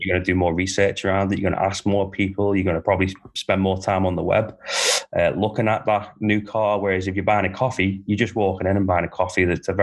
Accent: Liverpool, North West England, United Kingdom; So grew up in Liverpool. Went to university in Liverpool.

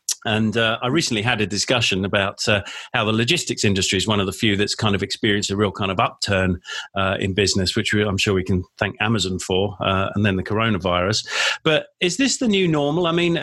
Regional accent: Bermondsey, London, United Kingdom; born there; Michael Caine was from where I was born in Bermondsey

